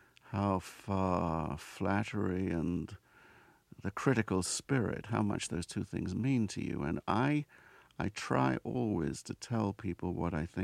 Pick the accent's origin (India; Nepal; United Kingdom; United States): United Kingdom; England; I mean, I was born and raised in England, and for a large part of my life, America and Hollywood were literally places that existed on a screen.